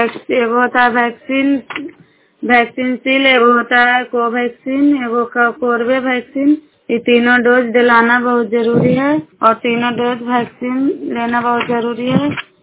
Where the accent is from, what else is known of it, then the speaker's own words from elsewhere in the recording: Bihar, India; नालंदा जिला कराई ब्लॉक की निवासी हूँ